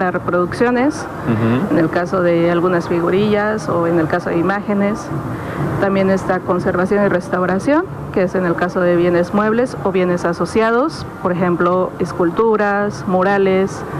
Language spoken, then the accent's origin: Spanish; Mexico; nos identifican como mexicanos que somos, ¿no?